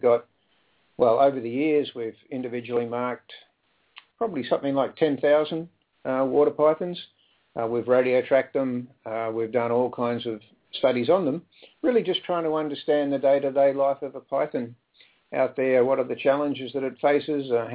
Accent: Australia; So I'm an Australian, born and bred

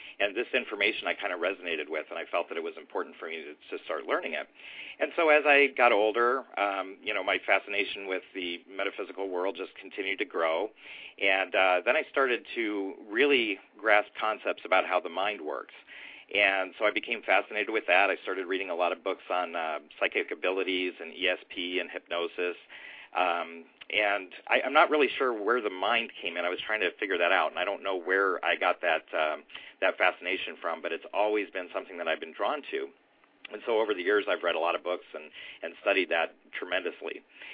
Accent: Detroit, Michigan, United States; I'm from the Detroit area, and it used to come on really late at night.

